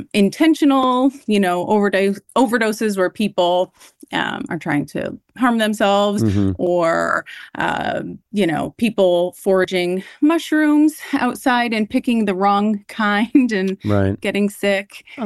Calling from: Farmington, Connecticut, United States; I'm in Farmington, Connecticut.

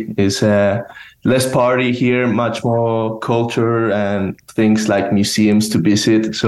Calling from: Madrid, Community of Madrid, Spain; I'm calling from Madrid, Spain.

